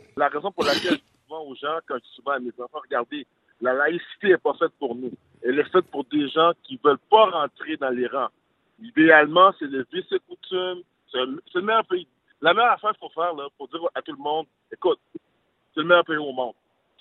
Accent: Quebec, Canada; born there; parce que moi, je suis né au Québec.

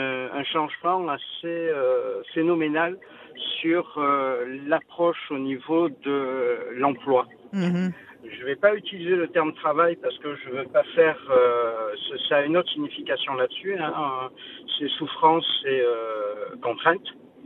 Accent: Quebec, Canada; moi, je suis du Lac-Saint-Jean, là. Non, ça fait 17 ans que je suis au Québec

